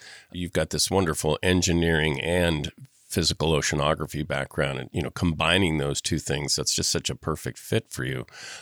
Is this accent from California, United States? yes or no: yes; Malibu, California, United States; I can remember when I was a kid, and I grew up in Malibu